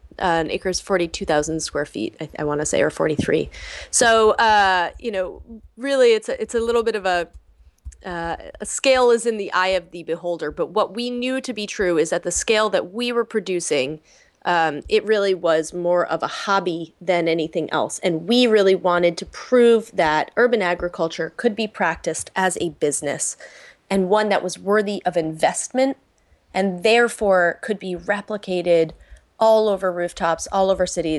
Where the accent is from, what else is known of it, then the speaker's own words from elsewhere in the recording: Manhattan, New York, United States; I grew up in the West Village in Manhattan.